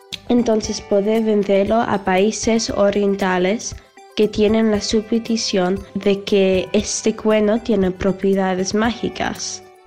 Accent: England, United Kingdom; tengo 14 años y soy de Inglaterra.

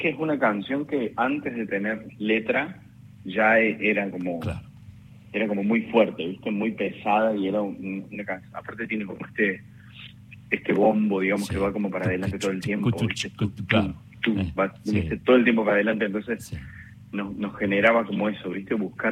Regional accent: Córdoba, Argentina; now in Buenos Aires, Argentina; En verdad vivimos en Buenos Aires desde ya como... 13, 14 años, pero sí somos de Córdoba originalmente, digamos, arrancamos allá.

